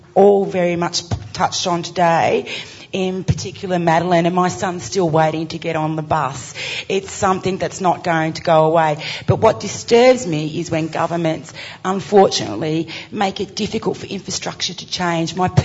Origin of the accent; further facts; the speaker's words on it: Warrnambool, Victoria, Australia; I'm from Warrnambool